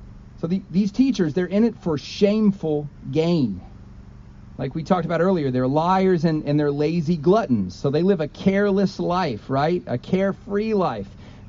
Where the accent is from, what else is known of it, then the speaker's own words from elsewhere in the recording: the South, United States; and hey, as an outsider, I'm from the South.